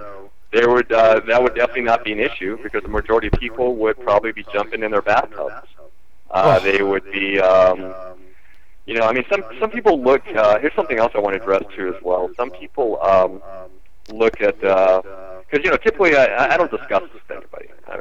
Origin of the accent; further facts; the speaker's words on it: United States; But I love being an American.